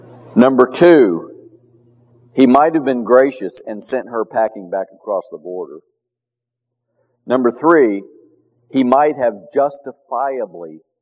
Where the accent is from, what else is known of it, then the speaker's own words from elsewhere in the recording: Texas, United States; I grew up in West Texas where cotton farming is huge.